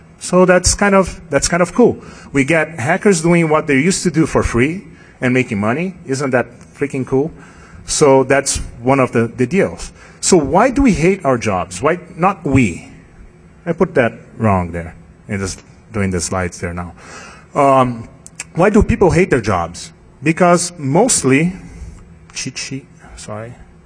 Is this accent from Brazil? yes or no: yes; Brazil; also born or lived in Asia; now in United States; By the accent, you know I'm not from here. Working, born and raised in Brazil, been working in the US for over 10 years, and lived in Asia for a while.